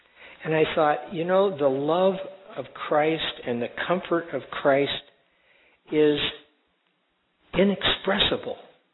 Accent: United States; what an encouragement to me as an American.

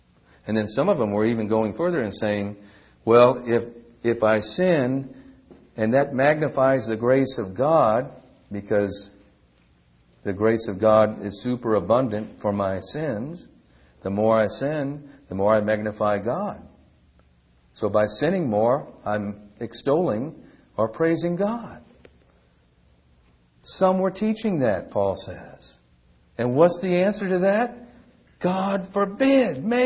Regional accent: Fall River, Massachusetts, United States; we talk about in Massachusetts, you know, your state, I'm sorry, because it's my hometown too, Fall River.

